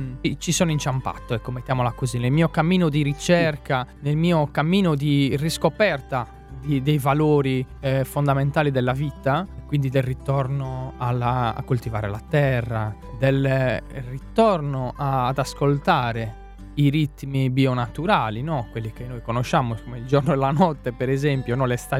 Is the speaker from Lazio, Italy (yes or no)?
no; Nughedu San Nicolò, Sardinia, Italy; in sardo logudorese, che è il sardo del mio paese, Nughedu San Nicolò, vicino a Thierry, in provincia di Sassari.